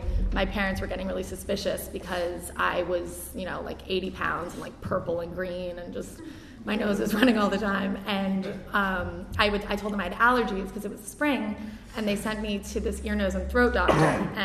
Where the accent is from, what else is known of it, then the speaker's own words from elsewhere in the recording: New York City, New York, United States; So I grew up here in New York, and I believe personally that I was an alcoholic from the second I was born.